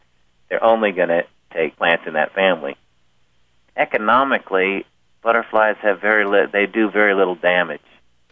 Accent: Michigan, United States; now in Kingsport, United States; Well, I live right now in Kingsport, Tennessee, which is northeast Tennessee. But I grew up in Michigan, and I came out to Tennessee for the World's Fair that they had in Knoxville in 1982.

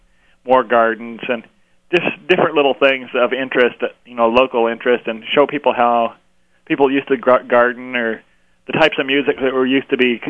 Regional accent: Napa, Idaho, United States; born there; Originally, I was born in Napa, Idaho, and was raised out west till I was about 12

